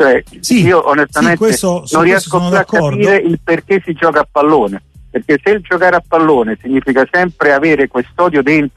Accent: Naples, Campania, Italy; now in Milan, Italy; io sono napoletano e che sto qui a Milano

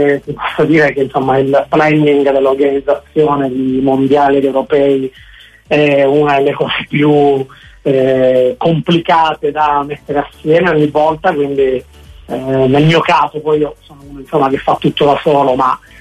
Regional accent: Bari, Apulia, Italy; sono metà pugliese, sono nato e vissuto a Bari, ma da genitori e famiglia di Palermo e Pantelleria.

